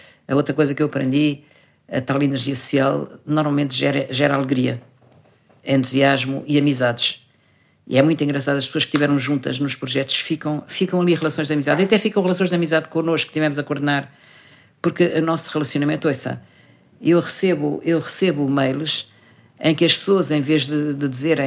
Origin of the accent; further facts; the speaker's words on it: Lisbon, Portugal; Só a gente de Lisboa é que não tem terra nenhuma. Quando perguntam, ninguém vai dizer a minha terra é Lisboa. Não, os de Lisboa são de Lisboa.